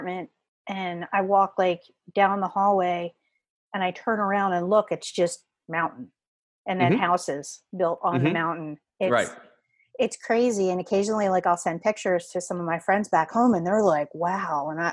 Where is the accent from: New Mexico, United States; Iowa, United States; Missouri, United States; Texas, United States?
Texas, United States; So like growing up in Texas, like, you know, you mm-hmm. had a lot of obviously Tex-Mex